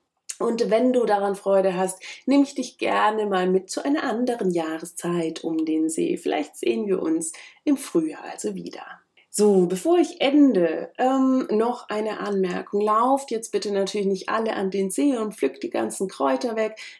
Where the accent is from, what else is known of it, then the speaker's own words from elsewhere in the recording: Bavaria, Germany; Ich komme aus Oberfranken, da ist mir keine Walnuss in freier Wildbahn begegnet